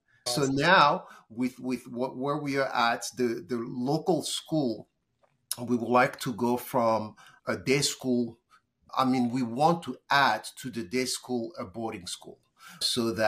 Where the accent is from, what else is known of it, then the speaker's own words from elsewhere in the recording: DR Congo; I'm originally from the Congo, and the Congo is very vast.